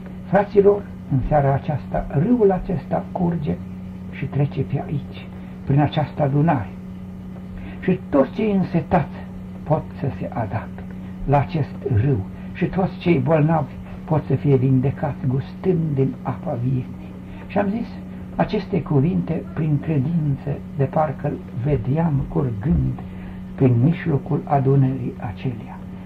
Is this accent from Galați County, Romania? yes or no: no; Timișoara, Timiș County, Romania; când au aflat că sunt de la Timișoara